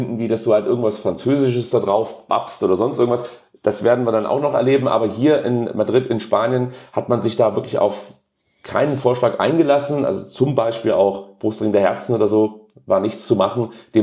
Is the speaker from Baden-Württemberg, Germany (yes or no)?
yes; Baden-Württemberg, Germany; als Schwabe